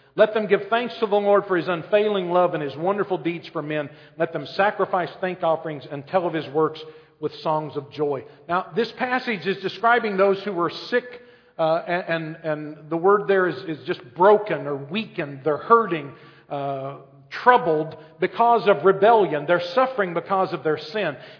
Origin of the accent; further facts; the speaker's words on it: United States; Come on, buddy. I'm from America. I need a Diet Pepsi.